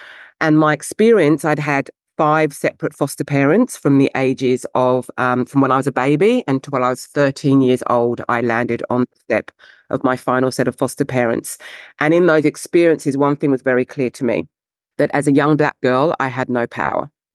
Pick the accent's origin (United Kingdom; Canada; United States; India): United Kingdom; England; And because I'm English, I will go to the Oxford Dictionary.